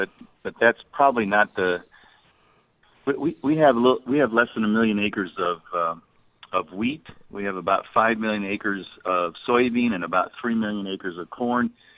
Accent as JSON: {"language": "English", "region": "Iowa", "country": "United States", "tie": "born or raised there", "lives_now": "Missouri, United States", "said": "I grew up in Iowa and we took our beans out and then our corn. But here, for much of Missouri, the corn comes out first and then the soybeans."}